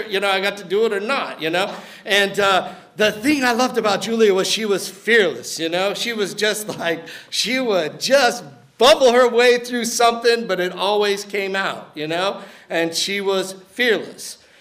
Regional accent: New Orleans, Louisiana, United States; I was born and raised in New Orleans. I grew up literally above a nightclub on Bourbon Street, so I might have been better off being raised by wolves.

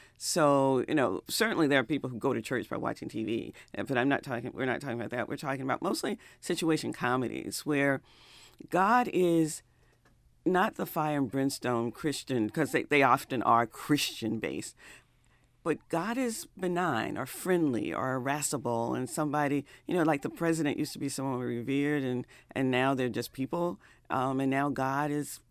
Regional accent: the South, United States; Now, I grew up in the South

